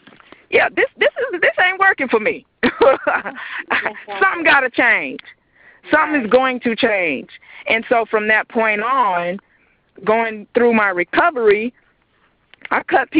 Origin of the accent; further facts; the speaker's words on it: Atlanta, Georgia, United States; I grew up right here in Atlanta. I went to one of the local high schools